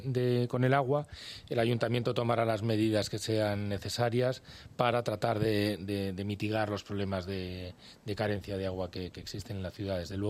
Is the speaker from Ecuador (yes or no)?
no; Madrid, Community of Madrid, Spain; born there; En Madrid.